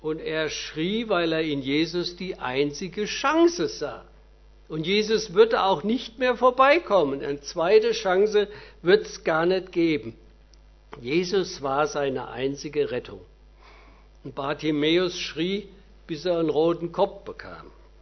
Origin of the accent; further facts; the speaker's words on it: Thailand; ich war ja viele Jahre in Thailand und fliege am 14. November auch wieder hin. Es ist mein Heimatland.